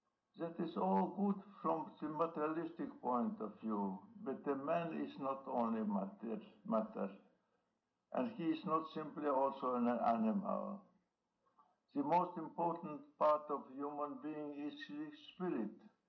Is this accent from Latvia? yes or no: yes; Tukums, Tukums Municipality, Latvia; I was born in Tukum, a small town in Latvia. Latvia was at the time under the rule of the Tsar of Russia. It was 1905, July 4th.